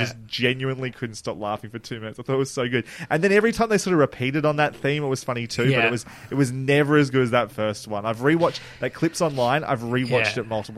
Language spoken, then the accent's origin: English; New Zealand; As a New Zealander, I'm positive he would know about it.